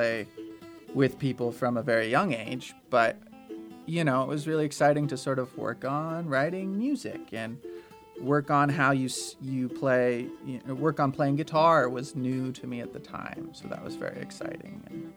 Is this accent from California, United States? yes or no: yes; Sonora, California, United States; I grew up in Sonora, and my parents both played, and they would take me out to Colombia to watch people play and to other music festivals